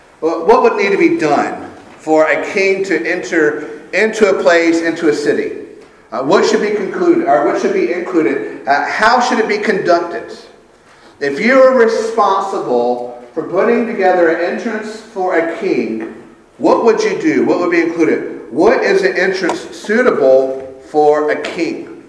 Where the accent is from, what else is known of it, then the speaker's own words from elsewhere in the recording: Sumter, South Carolina, United States; President George H. Bush came to my hometown of Sumter, South Carolina